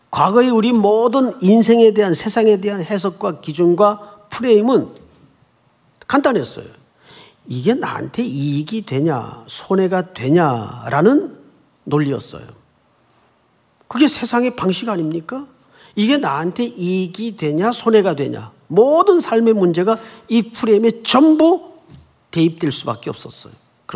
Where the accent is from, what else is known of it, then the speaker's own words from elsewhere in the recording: Gyeongsang, South Korea; 저는 경상도 사람인데